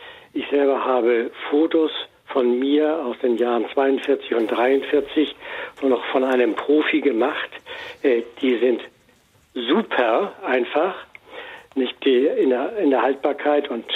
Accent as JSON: {"language": "German", "region": "Hamburg", "country": "Germany", "said": "ich komme ja selber aus Hamburg"}